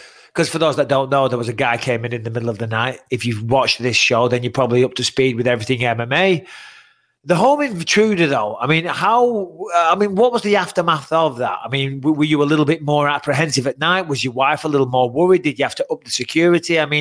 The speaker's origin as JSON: {"language": "English", "country": "United Kingdom", "said": "I'm British, as you know."}